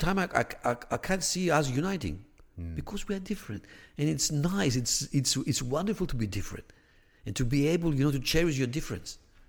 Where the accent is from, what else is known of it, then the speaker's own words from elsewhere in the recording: Greece; moved away as an adult; now in Australia; I came from Greece, you know, after being, you know, raised in Greece, 26 years, and I came to Australia for the first time.